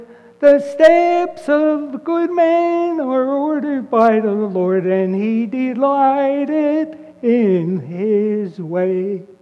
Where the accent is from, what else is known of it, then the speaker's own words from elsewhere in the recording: Shenandoah, Pennsylvania, United States; See, I was born in Shenandoah, and that's where I grew up in the coal regions.